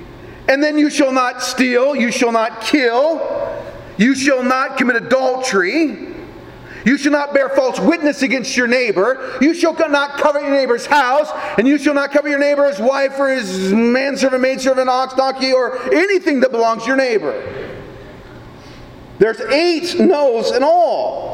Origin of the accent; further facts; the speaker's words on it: Newman Grove, Nebraska, United States; I remember growing up in Newman Grove, Nebraska, and I remember they had a dime store in town.